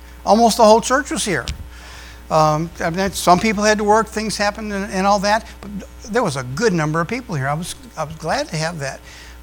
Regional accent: the North, United States; That's Southern language. I'm from the North.

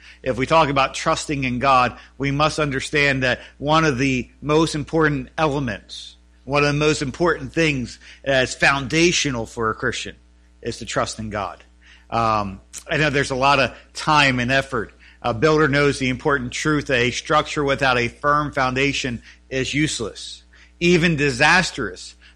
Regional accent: Elkton, Maryland, United States; as they travel home this afternoon to where I grew up in Elkton, Maryland.

